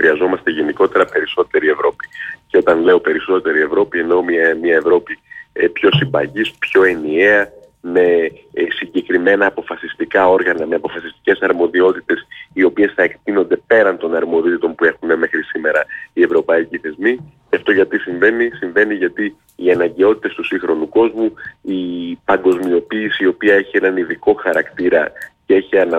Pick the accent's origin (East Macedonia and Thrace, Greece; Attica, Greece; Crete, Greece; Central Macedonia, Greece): Attica, Greece; Athens; moved away as an adult; also born or lived in Chicago; now in Brussels, Belgium; έλκω την καταγωγή μου από τα Χανιά, μεγάλωσα στην Αθήνα, πήγα στη νομική Αθηνών και μετά από την νομική Αθηνών πήγα στην Αμερική, ήμουν στο Πανεπιστήμιο του Σικάγο και μετά είμαι στις Βρυξέλλες